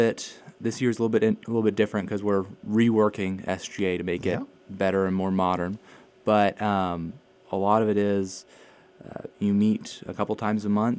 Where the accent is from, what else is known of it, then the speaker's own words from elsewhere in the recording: Lawton, Oklahoma, United States; Yeah, so I was born and raised here in Lawton, Oklahoma. Been here all my life